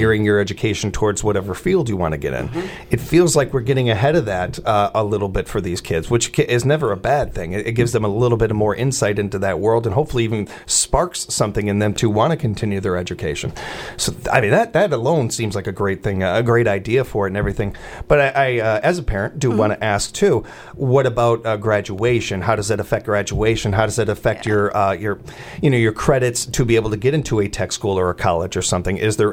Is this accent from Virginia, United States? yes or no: no; Chicago, Illinois, United States; I can't help but go back to my youth and growing up in Chicago and the way the school system was there.